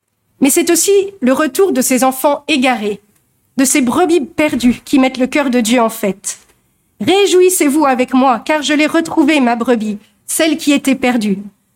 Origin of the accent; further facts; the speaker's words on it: Bergerac, Nouvelle-Aquitaine, France; Alors je viens de Bergerac